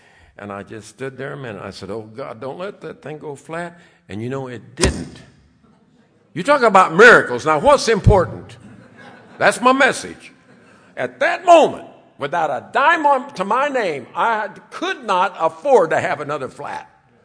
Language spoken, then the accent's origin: English; Kansas City, Missouri, United States; I'm from Kansas City. And I couldn't get enough of church.